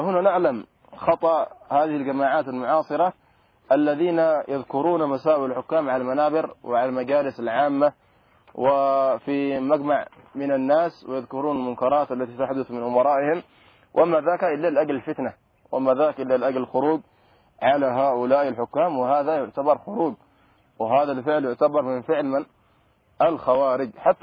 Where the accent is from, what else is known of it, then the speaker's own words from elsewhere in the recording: Yemen; وحصلت عندنا في اليمن